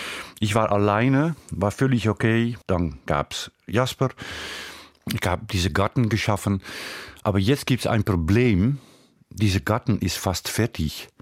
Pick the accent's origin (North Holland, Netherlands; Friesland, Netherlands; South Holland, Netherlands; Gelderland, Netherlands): North Holland, Netherlands; Wieringerwaard; Und diese Insel ist, sagen wir, liegt neben meinem Heimatdorf Wieringerwaard.